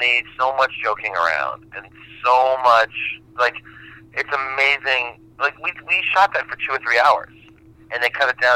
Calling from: New York City, New York, United States; New York City, the big city, Manhattan.

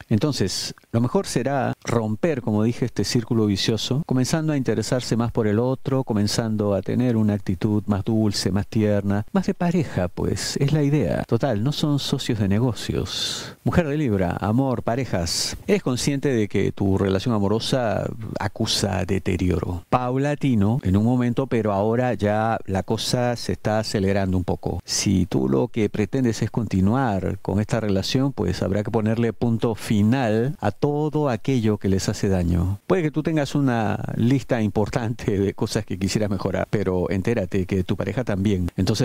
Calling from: Buenos Aires, Argentina; yo le hablo de la provincia de Buenos Aires

